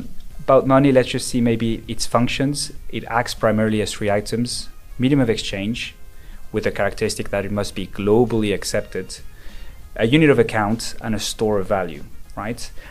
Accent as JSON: {"language": "English", "country": "Luxembourg", "tie": "born or raised there", "also_born_or_lived": "Spain", "said": "So I am both Spanish and Luxembourgish. I grew up in Luxembourg and studied abroad in Spain, France, and London."}